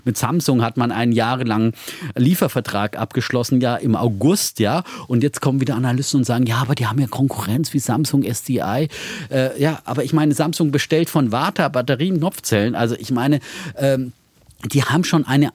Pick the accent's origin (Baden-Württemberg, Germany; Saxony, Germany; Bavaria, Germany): Baden-Württemberg, Germany; an der Grenze zu meiner Heimat, ja, nahe an meiner fränkischen Heimat, ja, aus dem hoheloischen Frankenland, das zu Baden-Württemberg gehört.